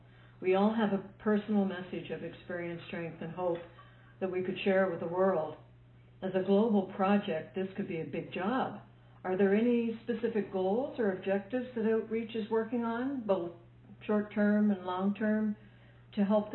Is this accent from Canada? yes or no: yes; Canada; from Canada, and I will be the moderator for this podcast today.